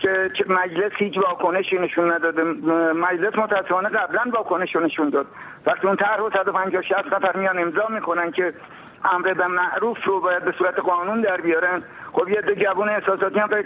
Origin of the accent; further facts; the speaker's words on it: Iran; تقاضای من به عنوان یه ایرانی اینه که